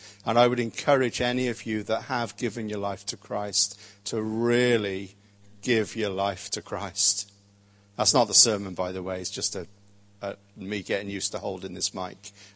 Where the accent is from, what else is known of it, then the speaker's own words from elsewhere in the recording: Birmingham, West Midlands, United Kingdom; I was from Birmingham. I dropped out of school when I was 16.